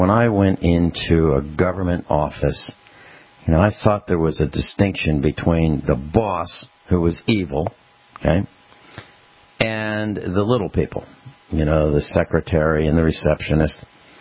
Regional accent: East Coast, United States; Well, I lived on the East Coast. You know, I grew up on the East Coast, and my parents in 1960. Built a house.

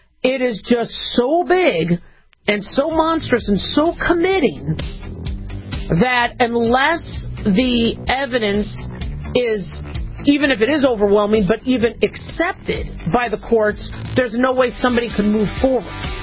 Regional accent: United States; I mean, you know, I'm an American.

